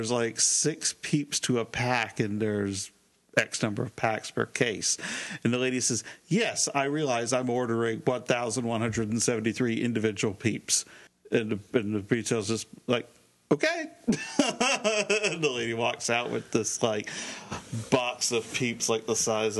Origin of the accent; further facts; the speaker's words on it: Scotland, United Kingdom; But I'm Scottish.